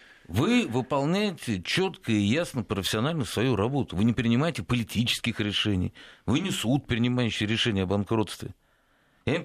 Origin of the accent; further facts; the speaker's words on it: Moscow, Russia; А я москвич, даже не знаю, где Челобитьево.